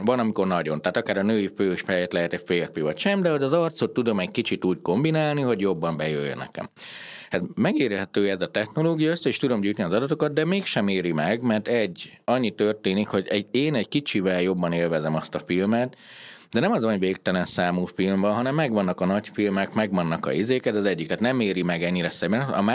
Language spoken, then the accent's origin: Hungarian; Harghita, Romania; hát Gyergyói vagyok engem, nagyon vernek, hogyha nem állok ki a jégkorong mellett.